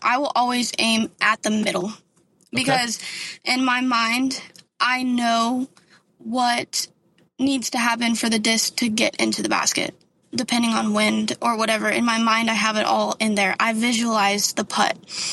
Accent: Texas, United States; and I am from West Texas, and we don't really have much elevation, so that was kind of new to me

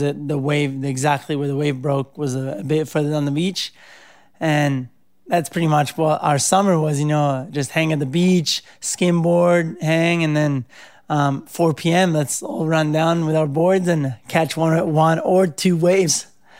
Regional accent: Cerveteri, Lazio, Italy; English is a second language; So I'm from Rome. I was born in Rome and I grew up right outside Rome in a little town called Cerveteri, which is kind of by the sea.

